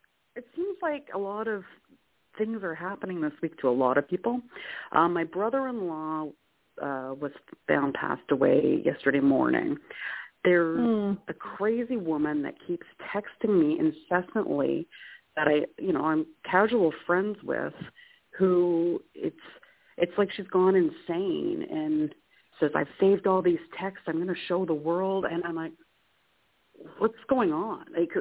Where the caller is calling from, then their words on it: Ontario, Canada; from Ontario.